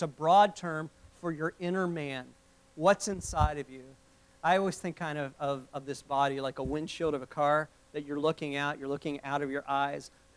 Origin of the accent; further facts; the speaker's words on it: West Virginia, United States; I grew up in West Virginia between 2 hills. In fact, the name of my road was Doug Hill Road.